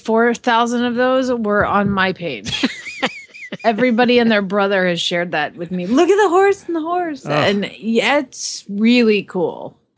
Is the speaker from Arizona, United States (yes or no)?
yes; Phoenix, Arizona, United States; from Phoenix, Arizona.